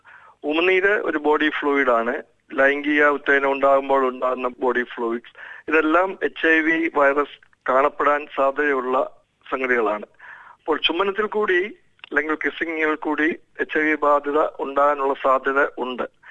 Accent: Kerala, India; ചില തെറ്റിദ്ധാരണകൾ നമ്മൾ മലയാളികളുടെ മനസ്സിൽ കയറിയാൽ പിന്നെ അത് വളരെ ബുദ്ധിമുട്ടാണ്.

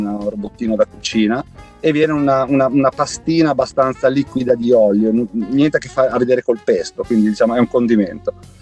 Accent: Cesena, Emilia-Romagna, Italy; Io sono di Cesena

